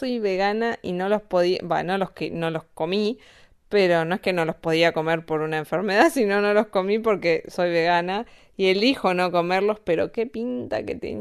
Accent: Bariloche, Río Negro, Argentina; como yo soy de Bariloche, poco estuve en Buenos Aires.

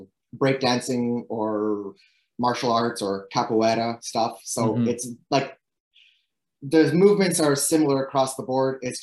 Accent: Saint-Bruno-de-Montarville, Quebec, Canada; I grew up in St. Bruno. At that time, there was no gym. There was no yoga studio. That was in the 90s again.

